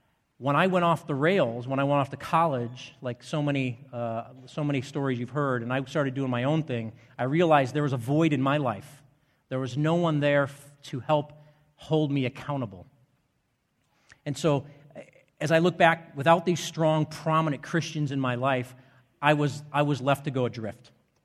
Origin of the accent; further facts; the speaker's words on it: Chicago, Illinois, United States; Although I grew up here in Chicago, in the city, I grew up attending Moody Church